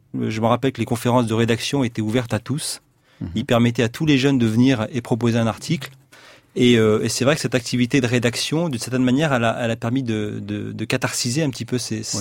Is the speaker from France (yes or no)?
yes; France; J'ai grandi en France, en fait. J'ai fait toute ma scolarité en France.